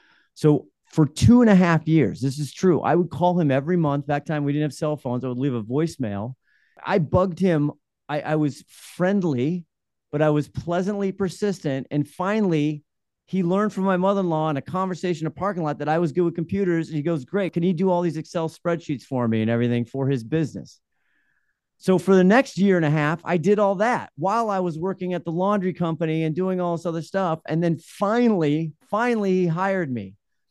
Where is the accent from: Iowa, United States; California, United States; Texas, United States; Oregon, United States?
Iowa, United States; Cedar Rapids; but I had to move back. I grew up in Cedar Rapids, Iowa. I'd have to move back to Cedar Rapids, Iowa, which I, at the time, I wasn't interested in.